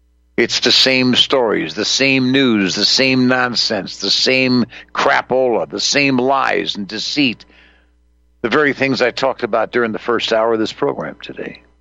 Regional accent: New York, United States; Don't try to concentrate in doing anything when you got a guy who was born and raised in New York.

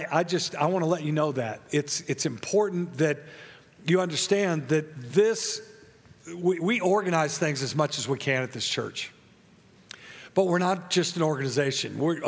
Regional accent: United States; But let me just tell you, I'm still an American, and I understand how important that is.

